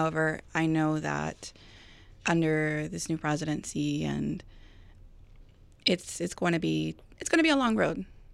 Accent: Jalisco, Mexico; now in United States; I'm from Mexico, Jalisco.

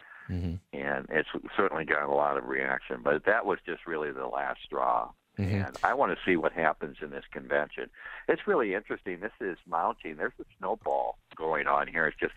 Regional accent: West Branch, Iowa, United States; I mean, and I was raised in West Branch, and that was settled by Quakers. We were along the Underground Railroad.

